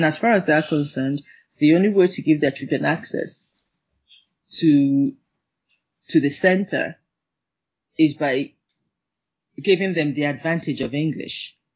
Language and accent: English; Enugu, Enugu State, Nigeria; kids growing up in Enugu, which is basically the heartland of Igbo land, which is where I was born and raised